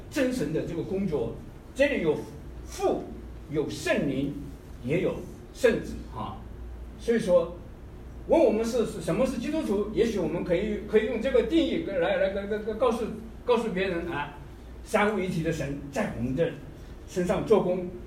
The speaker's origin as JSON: {"language": "Chinese", "country": "China", "said": "就像我们中国人哈，我们到了哪里，我们都喜欢有个中国城"}